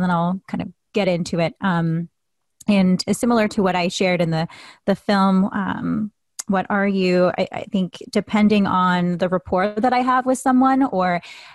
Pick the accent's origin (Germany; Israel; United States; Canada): Canada; Yeah, so I am mixed Filipino-Canadian. My mom is from the Philippines, from Northern Luzon. My dad is, he identifies as Canadian. He's white.